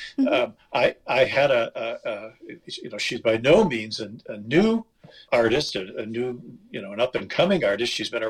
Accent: Euclid, Ohio, United States; also born or lived in Columbus; home for me was Euclid. I was born and raised in Euclid, Euclid High, class of 68, and ended up in Columbus for law school and stayed put.

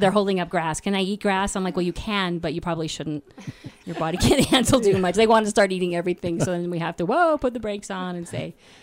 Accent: Colorado, United States; I grew up on the Front Range, and they don't call it the Rocky Mountains for nothing, right?

